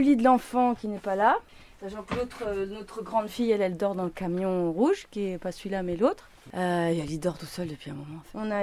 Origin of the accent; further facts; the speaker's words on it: Centre-Val de Loire, France; also born or lived in Beauce; Moi, je suis française, mais j'ai grandi en Beauce.